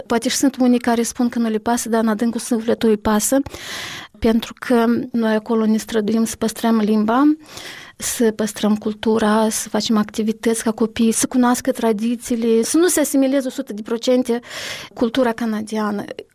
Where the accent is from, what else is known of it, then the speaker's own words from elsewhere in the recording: Moldova; când spun că sunt din Republica Moldova